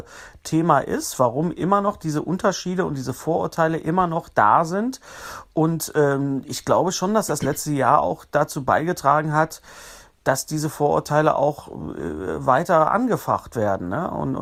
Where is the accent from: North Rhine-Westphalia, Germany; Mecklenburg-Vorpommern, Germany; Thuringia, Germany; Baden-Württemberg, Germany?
North Rhine-Westphalia, Germany; Bochum; born there; der Westfale, zu denen ich mich ja mehr zähle, ich bin ja gebürtiger Bochumer, meine Eltern waren Hessen, aber ich bin vom Chakra her bin ich doch Westfale.